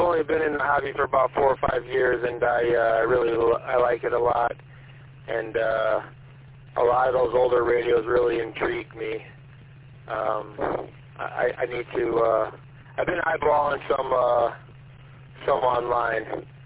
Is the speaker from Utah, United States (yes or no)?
no; Hammond, Indiana, United States; now in Munster, United States; I'm originally from Hammond, so the fact that I moved to that town after living in the city of Hammond my whole life was a big change for me